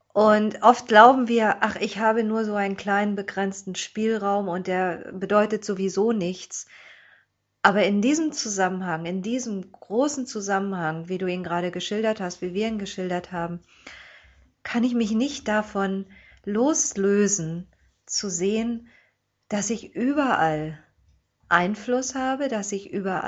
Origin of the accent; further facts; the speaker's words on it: Germany; Ich bin als Deutsche dort gewesen und gleichzeitig habe ich gemerkt, aber das sind meine Wurzeln ganz tief.